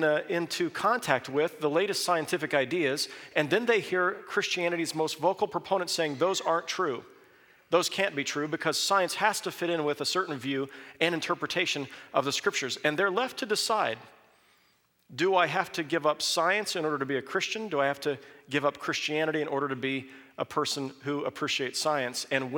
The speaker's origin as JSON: {"language": "English", "region": "Kansas", "country": "United States", "tie": "born or raised there", "said": "Growing up in Kansas, it was the State Board of Education that first introduced me to this notion."}